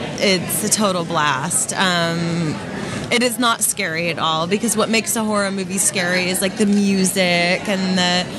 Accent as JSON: {"language": "English", "town": "Las Vegas", "region": "Nevada", "country": "United States", "tie": "born or raised there", "said": "I mean, it's my hometown too. I grew up in Vegas."}